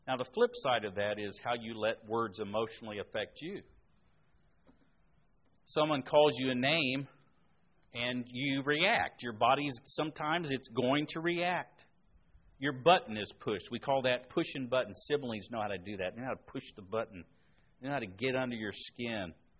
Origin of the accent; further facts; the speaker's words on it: Indiana, United States; Growing up in Indiana, we told dumb Kentuckian jokes, and they told dumb Hoosier jokes.